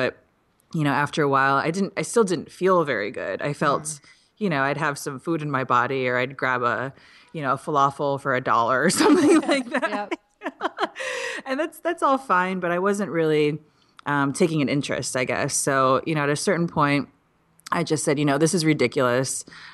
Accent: Midwest, United States; I think I'm like you, I'm from the Midwest

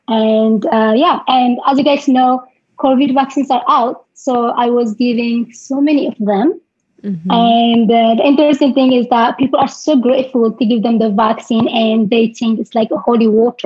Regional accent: Tigray, Ethiopia; English is a second language; for what's going on in my hometown in Tigray.

